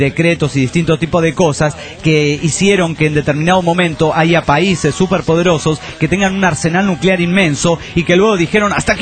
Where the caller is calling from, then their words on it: Trujillo, La Libertad, Peru; Hola, ¿cómo están? … de Trujillo, Perú.